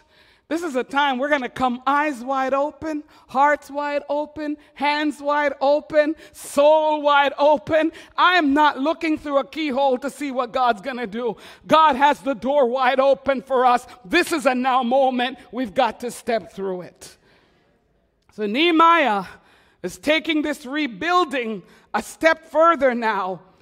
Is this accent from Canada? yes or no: yes; Quebec, Canada; Remember, I'm from Quebec.